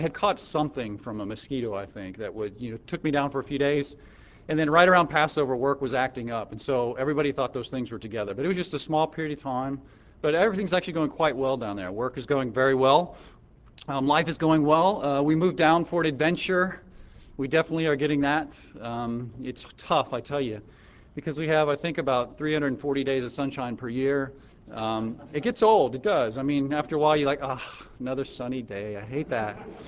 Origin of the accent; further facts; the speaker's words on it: United States; Actually, I haven't been gone that long. I am still American